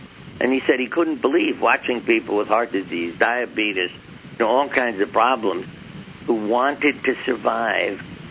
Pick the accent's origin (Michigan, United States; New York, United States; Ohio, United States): New York, United States; Brooklyn; I grew up in Brooklyn, 1453 East 3rd Street between Avenue M and N. And the street was like family.